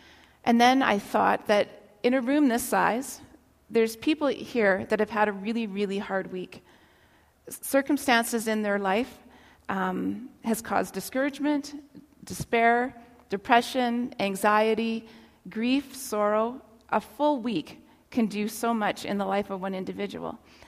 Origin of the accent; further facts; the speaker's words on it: Toronto, Ontario, Canada; because I was raised in Toronto